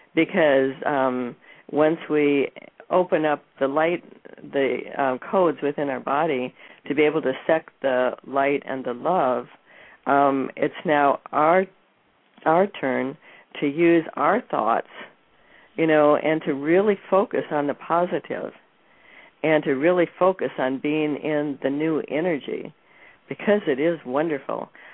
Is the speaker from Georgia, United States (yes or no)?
no; Minneapolis, Minnesota, United States; And I was born in Minneapolis, and that's right there, you know, at the where the galactic center is.